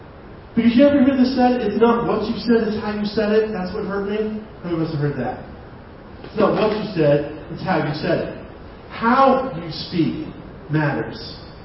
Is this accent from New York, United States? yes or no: yes; New York, United States; That's hard for me. I'm from New York.